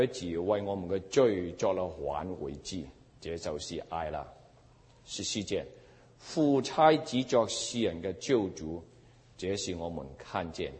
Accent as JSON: {"language": "Chinese", "country": "Hong Kong", "tie": "born there", "said": "但是我这个中国人出生在香港，我看不到耶稣爱我。"}